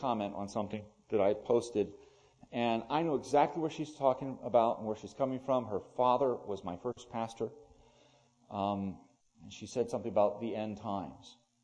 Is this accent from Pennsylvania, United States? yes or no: yes; Morrisville, Pennsylvania, United States; of Morrisville, Pennsylvania, it's called First United Presbyterian at the time, of Morrisville, my hometown, just down the road from the Baptist church that I attended